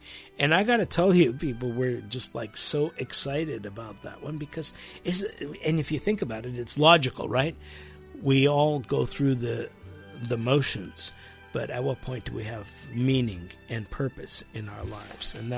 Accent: California, United States; about places in my life that paralleled what Michael had seen, because we're both from the Bay Area

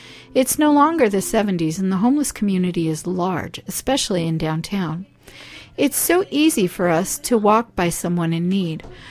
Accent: Los Angeles, California, United States; We grew up in Los Angeles. In those days, it wasn't uncommon for people to knock on your door and ask for food if they were down and out.

